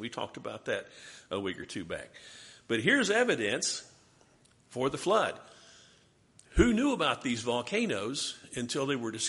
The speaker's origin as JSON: {"language": "English", "region": "West Virginia", "country": "United States", "said": "Here's my home state of West Virginia."}